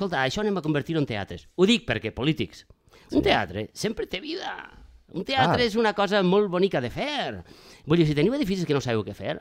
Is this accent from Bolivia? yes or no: no; Valencia, Valencian Community, Spain; tants i tants valencians que lluitem per esquivar l'èxit